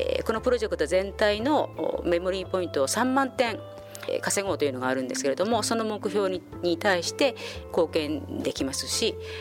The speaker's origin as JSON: {"language": "Japanese", "region": "Kanto", "country": "Japan", "said": "私は関東の人間なんですけれども"}